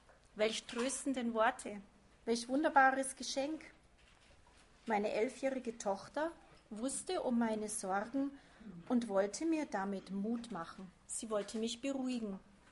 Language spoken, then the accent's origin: German; Penzberg, Bavaria, Germany; Ich komme aus Penzberg